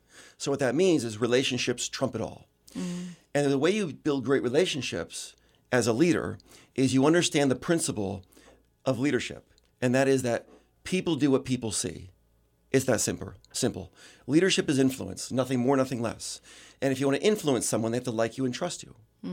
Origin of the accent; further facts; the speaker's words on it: Wingate, North Carolina, United States; I'm so comfortable here. I grew up in Wingate.